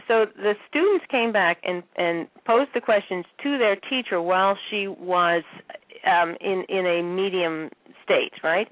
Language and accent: English; Ohio, United States; I mean, I'm originally from Ohio.